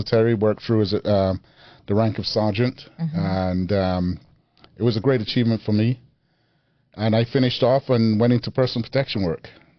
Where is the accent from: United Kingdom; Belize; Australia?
Belize; now in Las Vegas, United States; No, I was born in Belize.